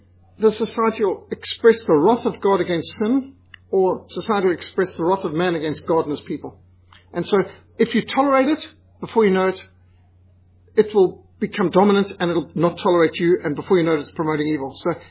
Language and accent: English; South Africa; Well, for most of my life, Russia's been our enemy.